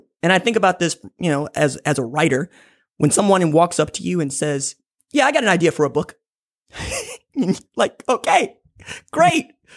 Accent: Tulsa, Oklahoma, United States; I'm from Tulsa. I still live here today. I went to high school here, went to the University of Tulsa

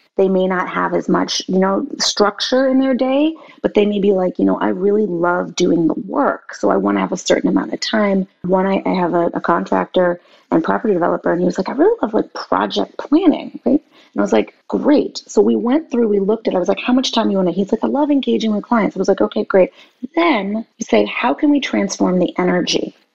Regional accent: Boston, Massachusetts, United States; I'm from Boston, so Tom Brady and I have a complicated relationship

